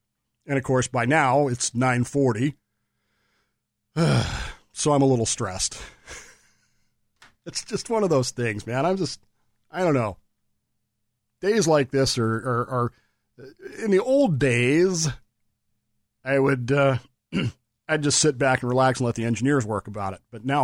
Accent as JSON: {"language": "English", "region": "California", "country": "United States", "said": "God, the further I get away from being a Californian, the more I look at what happens in California with just this, I don't know, disdainful eye."}